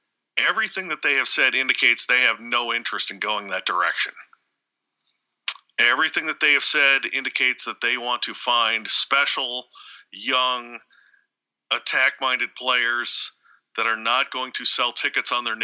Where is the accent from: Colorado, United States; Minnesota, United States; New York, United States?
Minnesota, United States; Minneapolis; And even though I'm from Minneapolis, I want the stadium here so bad.